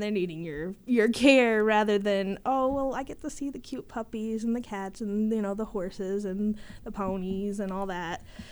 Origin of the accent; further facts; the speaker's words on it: Goreville, Illinois, United States; It is in Southern Illinois. I'm from Gorville, but that's not very far from Carterville